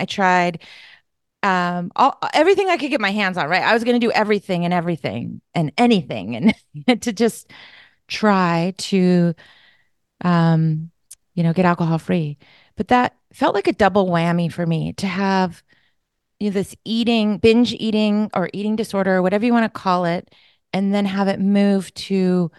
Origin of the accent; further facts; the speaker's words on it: California, United States; So, well, I'm from Northern California. I'm a NorCal girl, and about an hour north of San Francisco. I'm in the wine country. So, you know, there's like Napa Valley and there's Sonoma Valley, and I'm in Sonoma County.